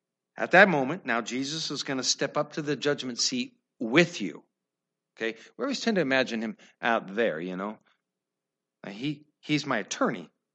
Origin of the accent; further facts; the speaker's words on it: Iowa, United States; Now, I don't know if you've ever seen a barn fire. I'm from Iowa. I've seen one.